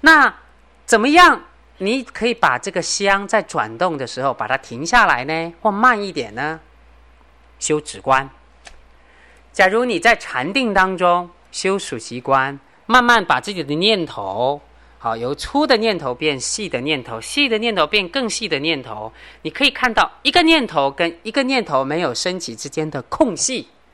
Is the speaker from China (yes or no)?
yes; China; 有时候我们中国人讲叫中庸之道